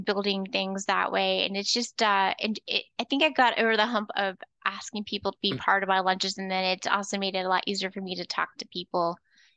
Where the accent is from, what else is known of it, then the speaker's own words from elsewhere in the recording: Florida, United States; now in Georgia, United States; so I'm originally from Florida. I'm gonna tell you, Florida's not the South.